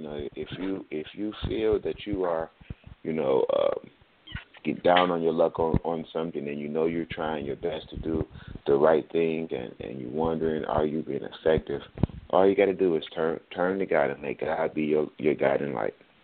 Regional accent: United States; You know, the things that we're that as a American people that we have tried to conquer and tried to move past have all been thrown right back in our faces

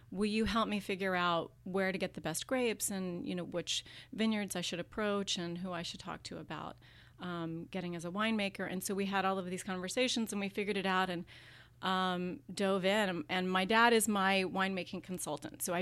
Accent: Virginia, United States; moved away; And before that, I grew up in Virginia

